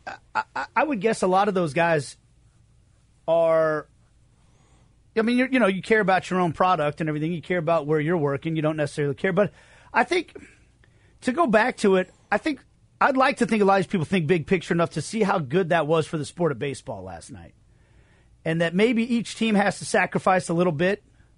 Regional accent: Kansas City, Missouri, United States; And I'm telling all the guys from Venezuela around me, I'm from Kansas City.

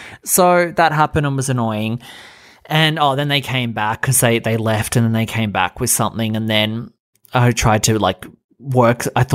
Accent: Australia; I'm Australian.

